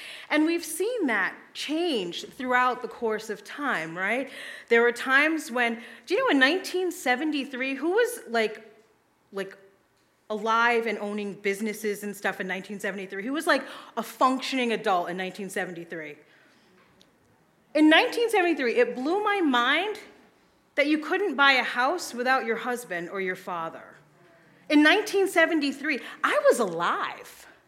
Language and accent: English; Brooklyn, New York, United States; born there; I was born in Brooklyn, New York. Talk about an identity, right?